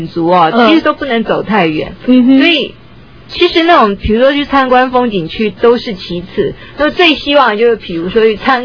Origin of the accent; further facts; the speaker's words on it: Tainan, Taiwan; 我小时候是住在台南哈，那台南的那个清冰哈，它淋的那个糖是有点香蕉油的味道